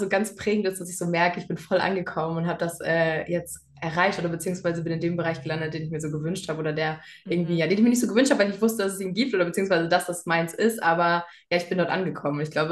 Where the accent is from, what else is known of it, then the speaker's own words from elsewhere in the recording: Hamburg area, Germany; Hauptsache ist natürlich vor allem auch in Hamburg. Da komme ich aus der Nähe her.